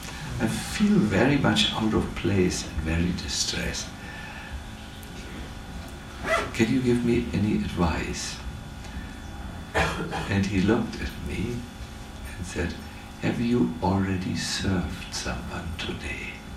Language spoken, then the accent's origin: English; Germany; I was from Germany and I could not understand all the lectures because some spoke with an unknown accent I had not learned.